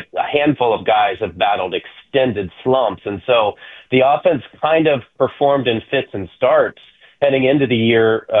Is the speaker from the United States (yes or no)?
yes; Tallahassee, Florida, United States; I was born in Tallahassee and kind of grew up there part of my life. So my family still lives there